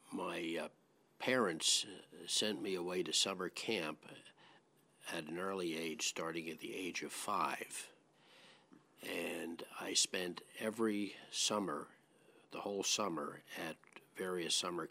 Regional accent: New York City, New York, United States; I was born in New York City. My father was in the radio and advertising business. I went to public schools in New York City

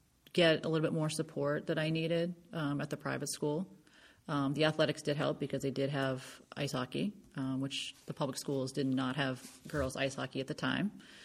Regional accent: Concord, United States; I was born and raised here in Concord. I've lived here pretty much all my life, except for about 4 years when I was traveling around playing hockey with the national team. And I live here with my family.

